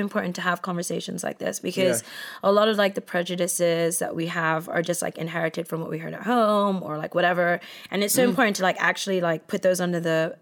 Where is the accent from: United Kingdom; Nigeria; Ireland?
Nigeria; oh yeah, I'm not African-American, I'm Nigerian.